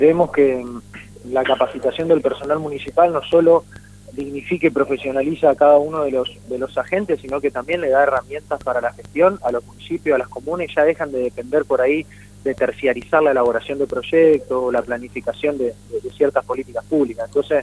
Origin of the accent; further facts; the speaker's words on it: Paraná, Entre Ríos, Argentina; soy oriundo de la ciudad de Paraná, provincia, la hermosa provincia de Entre Ríos.